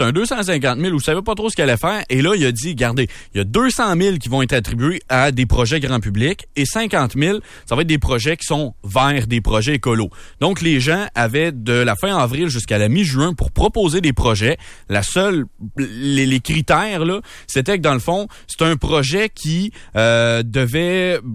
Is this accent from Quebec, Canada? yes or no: yes; Quebec, Canada; je suis originaire de la Mauricie